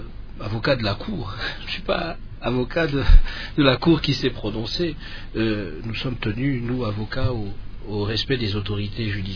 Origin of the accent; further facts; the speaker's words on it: Kongo Central, DR Congo; Moi je suis du Congo central, mais je souffre à cause de ce qui se passe au Congo, en RDC.